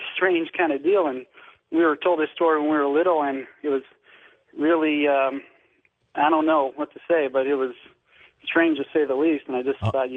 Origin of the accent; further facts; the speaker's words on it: Sacramento, California, United States; I'm from Sacramento, California.